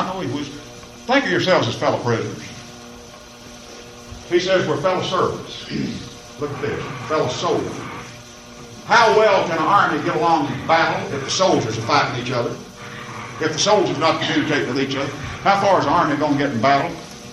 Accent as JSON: {"language": "English", "region": "Southwest", "country": "United States", "tie": "born or raised there", "said": "But you see, I'm an American. Amen. That's right. I was brought up in Southwest."}